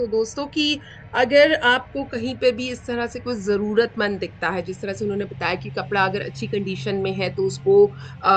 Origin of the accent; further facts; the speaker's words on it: Delhi, India; मैं दिल्ली में पली बड़ी हूँ